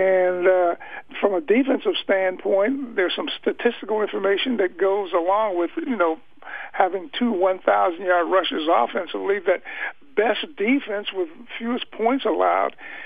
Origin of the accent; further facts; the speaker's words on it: Ohio, United States; I grew up in Northeast Ohio. Cleveland Browns were my favorite team as a youngster